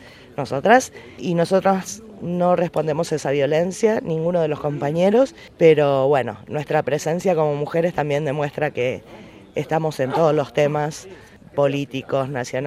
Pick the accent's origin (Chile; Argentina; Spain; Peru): Argentina; Buenos Aires; yo vengo de CABA, de Capital Federal